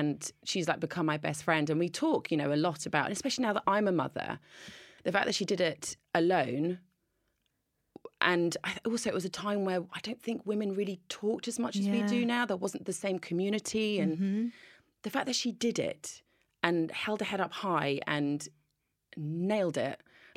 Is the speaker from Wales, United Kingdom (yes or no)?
no; East Sheen, London, United Kingdom; now in Farnham, United Kingdom; In East Sheen.